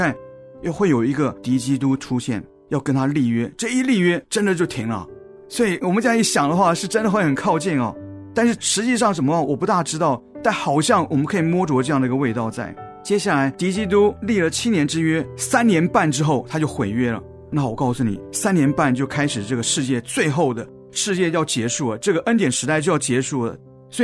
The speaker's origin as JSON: {"language": "Chinese", "country": "Taiwan", "said": "我是从台湾来的，台湾在最近发生了大地震"}